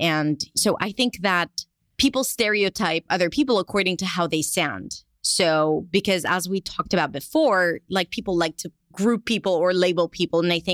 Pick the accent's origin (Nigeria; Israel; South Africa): Israel; accent: Israeli; English is a second language; now in United States; moved to the U.S., and I had a very distinct Israeli accent.